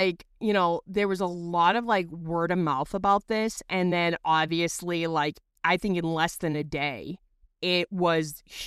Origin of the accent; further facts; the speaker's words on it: Massachusetts, United States; and I'm from Massachusetts, so I was watching that year